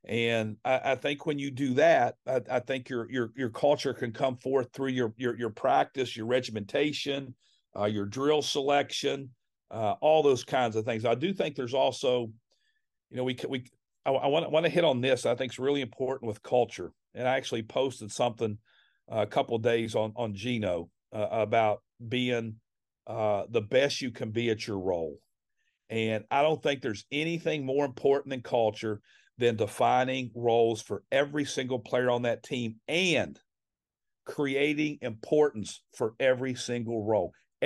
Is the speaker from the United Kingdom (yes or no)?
no; West Virginia, United States; but I grew up in West Virginia.